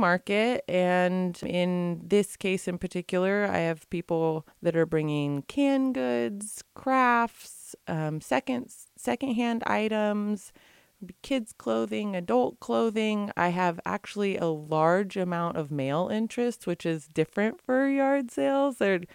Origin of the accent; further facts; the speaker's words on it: Whale Gulch, California, United States; I was born and raised in Whale Gulch